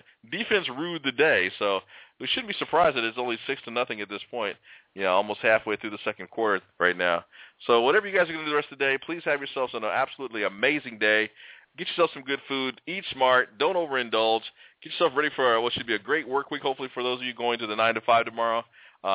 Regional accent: Galesburg, Illinois, United States; I drove down to my hometown of Galesburg, Illinois. Woo! Kudos to Galesburg, Illinois.

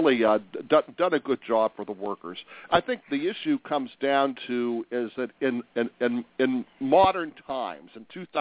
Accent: Ohio, United States; I we're from Northeast Ohio, and we're proud of everything that we have up here.

